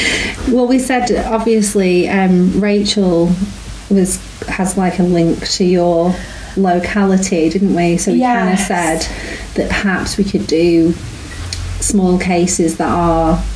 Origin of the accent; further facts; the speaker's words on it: North West England, United Kingdom; I mean, we're from the Northwest, which is the best part of the UK.